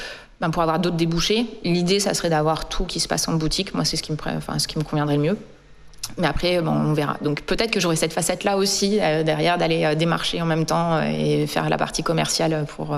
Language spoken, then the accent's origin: French; Normandy, France; moved away as an adult; moi, je suis normande, donc je suis de Cotentin à la base, mais sauf que je suis partie après le bac. Donc à 18 ans, et puis je suis revenue cette année, donc là j'ai 44 ans